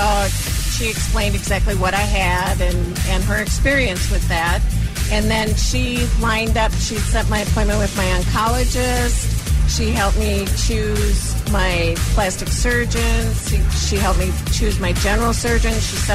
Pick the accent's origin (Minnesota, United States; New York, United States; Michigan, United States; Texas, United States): Minnesota, United States; Bloomington; I'm from Bloomington, Minnesota.